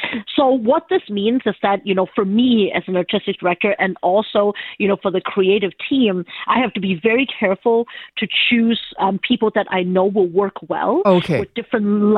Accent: Hong Kong; I came from Hong Kong. I actually was born and raised in Hong Kong

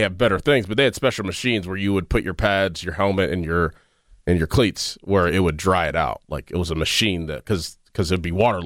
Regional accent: Pittsburgh, Pennsylvania, United States; we have the experience of growing up in Pittsburgh

